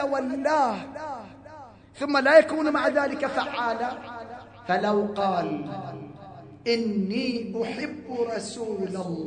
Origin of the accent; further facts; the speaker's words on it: Qatif, Eastern Province, Saudi Arabia; حتى عندنا في القطيف أكو خيمات تنصب